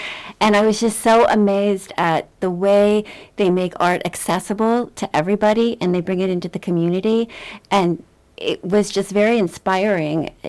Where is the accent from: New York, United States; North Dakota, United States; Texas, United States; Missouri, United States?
New York, United States; New York City; I'm from New York City. I'm very excited to be here.